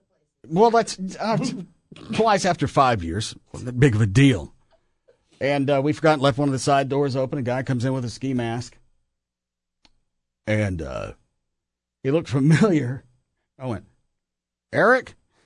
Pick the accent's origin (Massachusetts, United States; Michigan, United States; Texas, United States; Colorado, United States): Texas, United States; Dallas; born there; I was born in Dallas, and I've never been robbed.